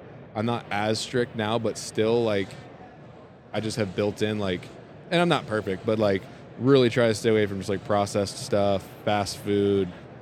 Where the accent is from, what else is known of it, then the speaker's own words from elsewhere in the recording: East Coast, United States; Yeah, I grew up on the East Coast hunting whitetails and waterfowl.